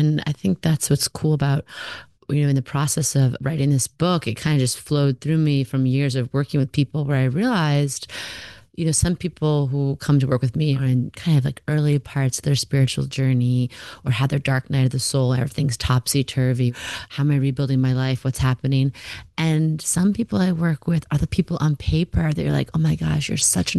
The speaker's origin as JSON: {"language": "English", "region": "New York", "country": "United States", "said": "Generally, I'm a New York girl. For now, at the time of this recording, I'm in Montauk, which is where my family's from, eastern end of Long Island, but full-time residence in good old Manhattan."}